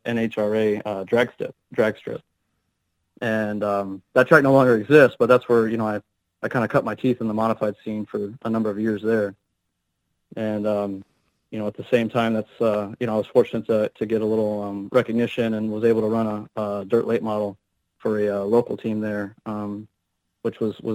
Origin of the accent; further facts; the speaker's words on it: Houston, Texas, United States; I was born and raised in Houston.